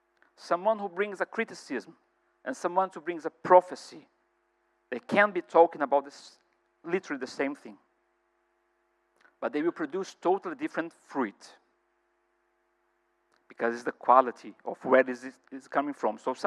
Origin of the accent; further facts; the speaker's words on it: United Kingdom; Especially as a British, sometimes I can overspeak.